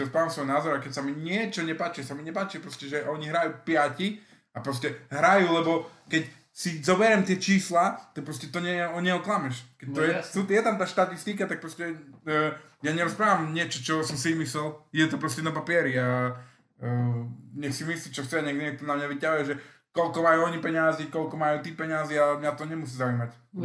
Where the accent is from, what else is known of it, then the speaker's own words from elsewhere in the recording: Spiš, Slovakia; ale tak sme Spišiaci, tak asi nebudem fandiť Leviciam.